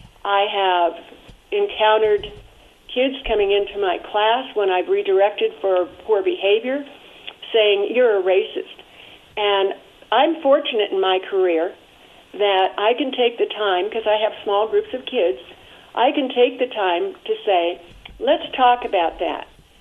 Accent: Los Angeles, California, United States; But I grew up in East L.A. I'm very aware of how I was treated.

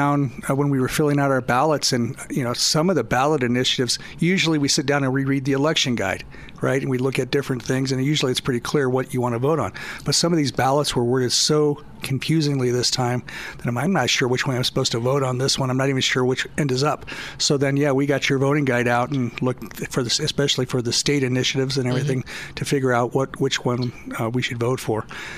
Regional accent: Kingman, Kansas, United States; born there; I was born in Kingman, Kansas.

